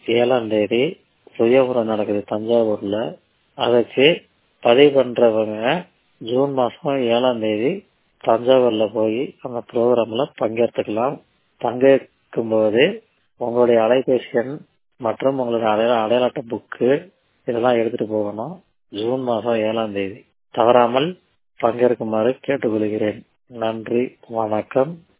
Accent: Karur, Tamil Nadu, India; நான் சொந்த ஊர் கரூர்.

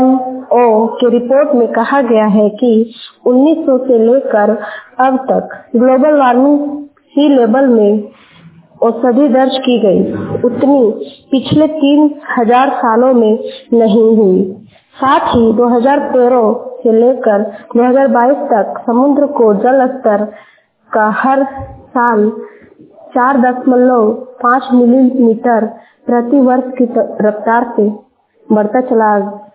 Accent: Jharkhand, India; मैं गोला प्रखंड की रहने वाली हूँ।

